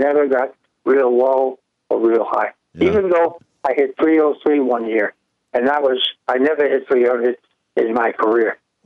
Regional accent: New York, United States; I'm from New York.

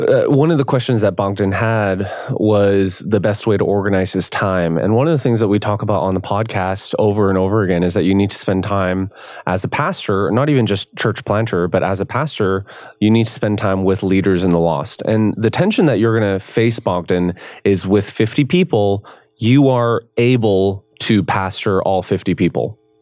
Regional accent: Canada; I'm a Canadian.

